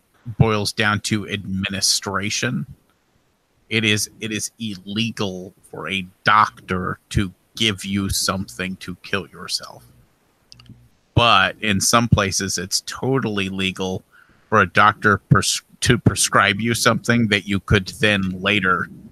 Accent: Midwest, United States; I'm from the Midwest. I say Duplass.

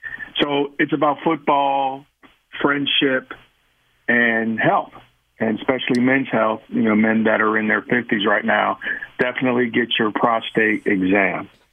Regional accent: Cincinnati, Ohio, United States; I have to do a film about something from my hometown. And Moeller and Princeton was a story that I wanted to tell.

